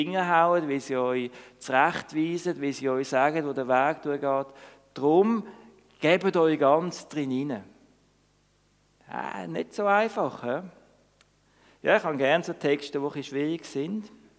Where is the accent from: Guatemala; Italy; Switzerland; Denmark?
Switzerland; Und auf der anderen Seite sind wir Schweizer